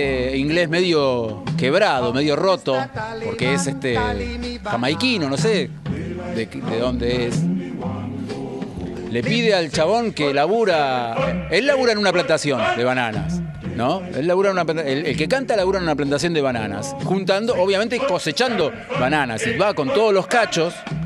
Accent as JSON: {"language": "Spanish", "country": "France", "second_language": "Spanish", "said": "Porque yo soy francés, pero del interior. Yo cuando voy a París enseguida se dan cuenta que no soy de ahí."}